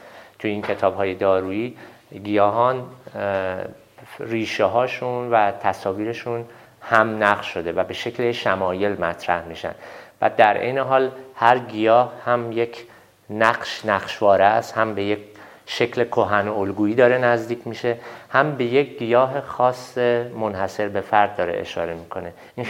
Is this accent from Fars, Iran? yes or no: yes; Shiraz, Fars, Iran; born there; من بارها باز به زادگاهم شیراز بازگشت کردم